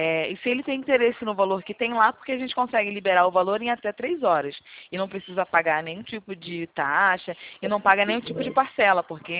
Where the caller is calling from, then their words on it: Rio de Janeiro, Brazil; Eu falo do Rio de Janeiro.